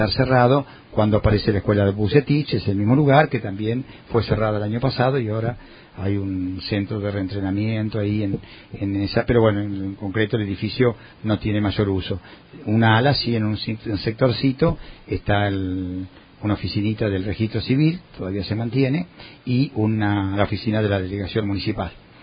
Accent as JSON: {"language": "Spanish", "town": "La Pampa", "region": "Buenos Aires", "country": "Argentina", "tie": "born or raised there", "also_born_or_lived": "Rojas", "said": "Yo nací, ya digo, en Rojas, pero me crié en el paraje La Pampa ahí, y después tuve una tía viviendo en Obligado"}